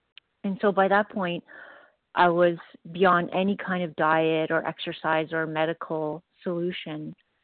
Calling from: Ontario, Canada; recovered compulsive overeater in Ontario, Canada.

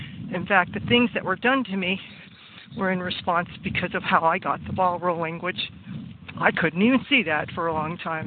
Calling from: Waco, Texas, United States; I'm calling from Waco, Texas.

